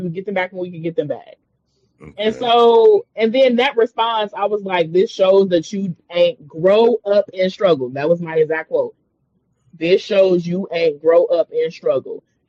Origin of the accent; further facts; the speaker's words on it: Chicago, Illinois, United States; also born or lived in Gary, Indiana; I'm from Chicago, but I went to high school in Gary, Indiana, which is like 30 minutes from Chicago.